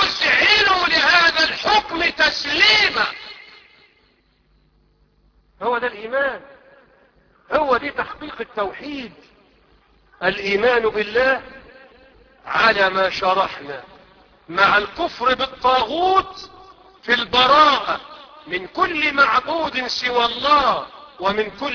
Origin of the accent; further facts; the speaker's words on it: Egypt; اللهم اجعل بلدنا مصر بلد أمن وأمان ورخاء واستقرار